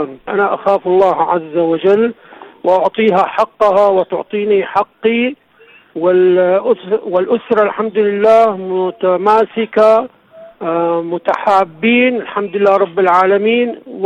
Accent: Damascus, Damascus Governorate, Syria; أنا من سوريا دمشق، منطقة حي الإمام زين العابدين عليه السلام، متزوج، عملي أنا حر، أنا أقود عربة ثقيلة للنقل.

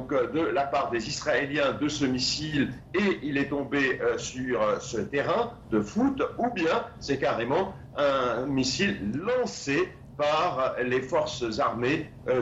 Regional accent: Lebanon; nous n'avons aucun intérêt en tant que Libanais d'effectuer ça

